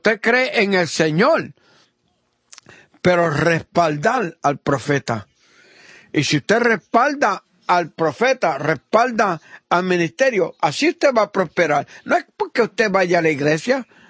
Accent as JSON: {"language": "Spanish", "country": "Italy", "second_language": "Spanish", "said": "Porque profeta, yo soy italiano, pero profeta quiere decir profeta en ambos lenguajes."}